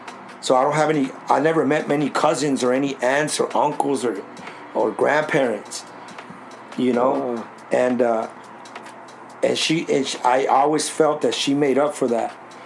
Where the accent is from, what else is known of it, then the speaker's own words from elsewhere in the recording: San Diego, California, United States; Yeah, I grew up right here in Sherman in southeast San Diego. Single mom.